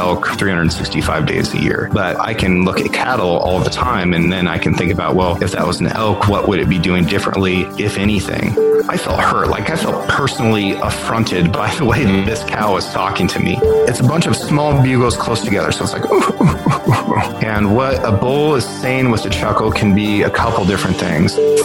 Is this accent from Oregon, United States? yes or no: yes; Oregon, United States; I grew up here on the Six Ranch in Northeast Oregon. And this ranch has been in my family since 1884.